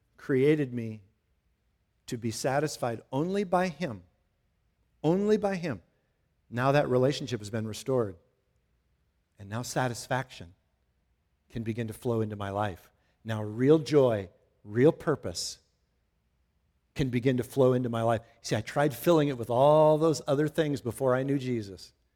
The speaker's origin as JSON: {"language": "English", "region": "Midwest", "country": "United States", "tie": "born or raised there", "said": "You know, Sue and I were raised in the Midwest where there's really high humidity."}